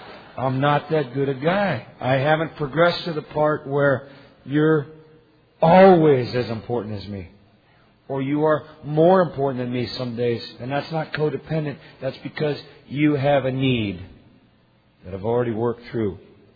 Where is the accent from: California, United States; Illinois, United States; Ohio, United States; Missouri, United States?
California, United States; Oakland; born there; And I was born on East 23rd in Fruitvale, there.